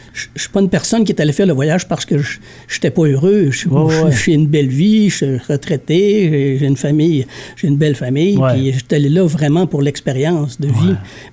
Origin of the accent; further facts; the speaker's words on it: Quebec, Canada; En plus, on est des Québécois.